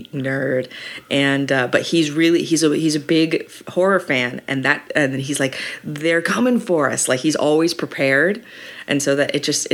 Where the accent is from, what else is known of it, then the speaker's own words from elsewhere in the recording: Las Vegas, Nevada, United States; moved away as an adult; now in Los Angeles, United States; Okay, so I'm from Las Vegas. I was born and raised in Las Vegas.